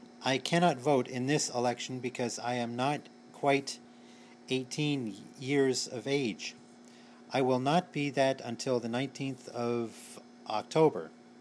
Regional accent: Niagara-on-the-Lake, Ontario, Canada; Going down the streets, especially around Niagara, on my hometown of Niagara-on-the-Lake

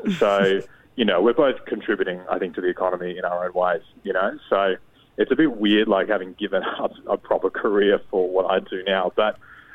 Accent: Melbourne, Victoria, Australia; I'm from Melbourne

